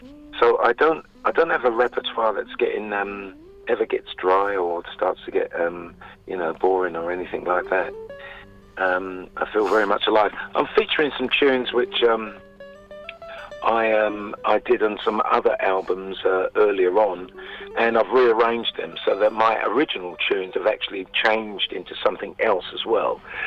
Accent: United Kingdom; born there; although I'm also British as well by birth.

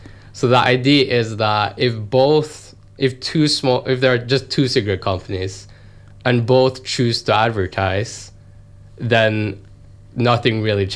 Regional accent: Oslo, Norway; moved away as an adult; No, I'm actually from Oslo in Norway, which is almost as far away from Auckland as you can get, like, physically on the map.

